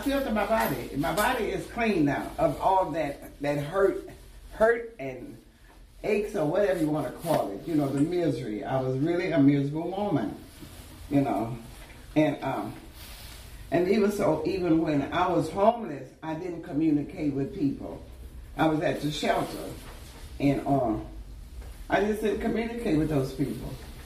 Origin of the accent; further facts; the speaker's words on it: Nashville, Tennessee, United States; Because I'm from Nashville, Tennessee. And my mother and father and my 4 brothers, they was real private people.